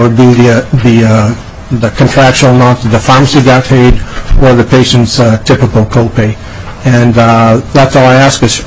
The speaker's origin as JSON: {"language": "English", "town": "Northfield", "region": "Minnesota", "country": "United States", "said": "I'm a pharmacist from Northfield, Minnesota."}